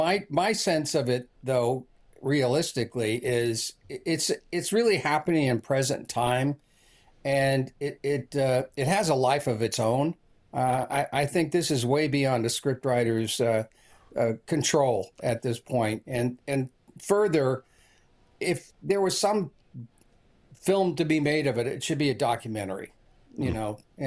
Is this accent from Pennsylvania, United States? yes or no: no; Bloomington, Indiana, United States; I grew up in Bloomington, Indiana, and my two favorite teams, or my three favorite teams every weekend were Indiana and the teams that played Notre Dame or and Purdue.